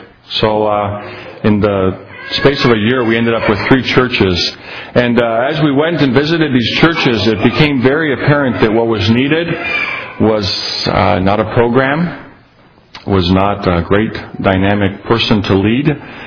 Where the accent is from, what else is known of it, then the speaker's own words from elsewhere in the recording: Chile; I was raised in Chile, born in Chile, raised in Chile. My folks are missionaries there.